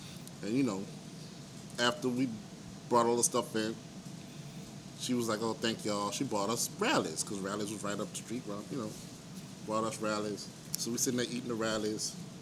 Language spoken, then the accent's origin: English; New Orleans, Louisiana, United States; also born or lived in Shrewsbury; I'm a teaching artist, educator. I'm from New Orleans by way of Shrewsbury.